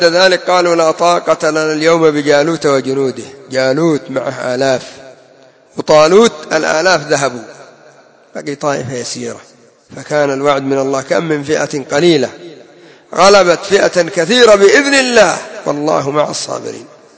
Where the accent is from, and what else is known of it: Yemen